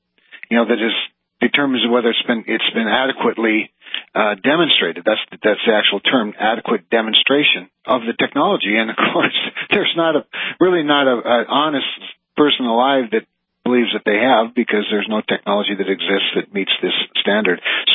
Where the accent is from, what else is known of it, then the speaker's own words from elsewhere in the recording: Kindred, North Dakota, United States; And never in my life, growing up in Kindred, North Dakota, did I think we'd have a president that would declare war on my daddy's job